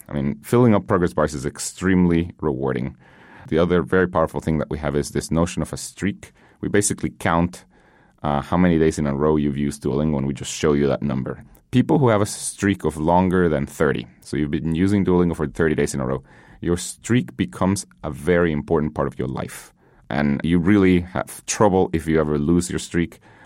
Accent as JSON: {"language": "English", "country": "Guatemala", "tie": "born or raised there"}